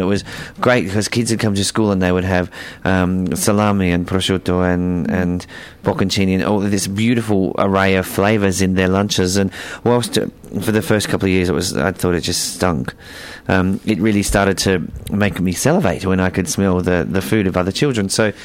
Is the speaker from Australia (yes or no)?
yes; Mildura, Victoria, Australia; I'm from Mildura.